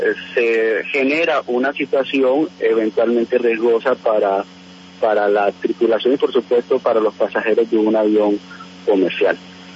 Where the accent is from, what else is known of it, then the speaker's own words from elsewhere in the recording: Colombia; nosotros colombianos